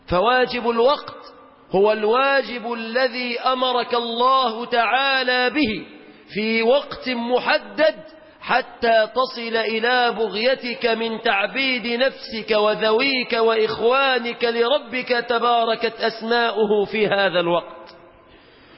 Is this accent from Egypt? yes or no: yes; Egypt; في بلادنا مصر